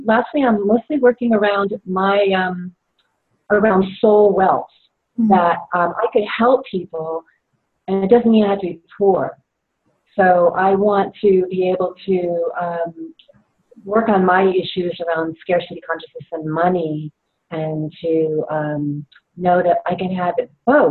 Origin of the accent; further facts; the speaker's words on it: Connecticut, United States; now in Santa Cruz, United States; Well, when I say from, I'm from New England, in Connecticut, in Boston. And I'm living in Santa Cruz, California now.